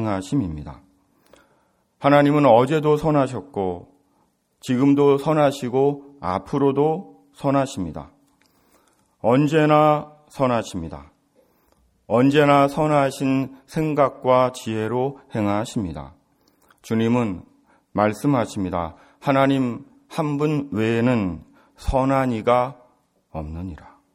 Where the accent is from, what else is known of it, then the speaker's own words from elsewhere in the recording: South Korea; 내가 내 스스로 한국 사람으로 남자로 … 정해서 태어난 것이 아닌 것처럼